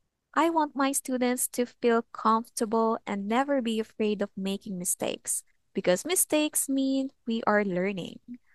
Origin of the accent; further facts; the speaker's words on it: Philippines; I'm from the Philippines and I've been teaching English online for over 2 years now.